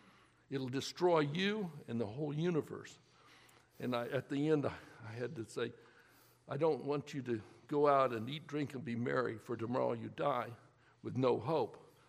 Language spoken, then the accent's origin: English; Emporia, Kansas, United States; also born or lived in Lawrence; I grew up here in Emporia. I was born in Lawrence, but I grew up here.